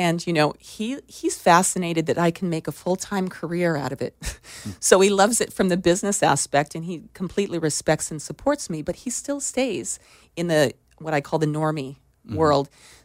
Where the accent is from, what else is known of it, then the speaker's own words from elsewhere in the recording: Denver, Colorado, United States; I loved nature and I grew up in Denver, Colorado.